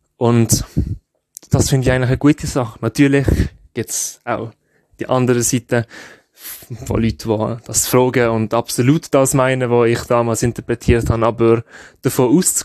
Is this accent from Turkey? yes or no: no; Switzerland; ich bin Schweizer